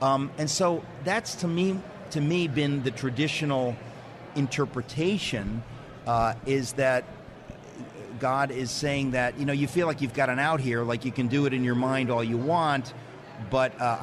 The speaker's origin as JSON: {"language": "English", "town": "Queens", "region": "New York", "country": "United States", "tie": "born or raised there", "said": "because I grew up in Queens."}